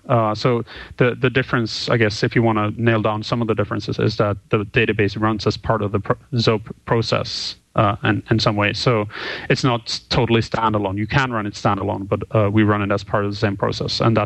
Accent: Norway; I was living in Norway at the time. I'm originally from Norway.

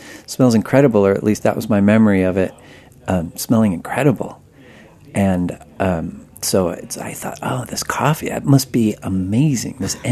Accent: California, United States; Well, I grew up in very rural Humboldt County.

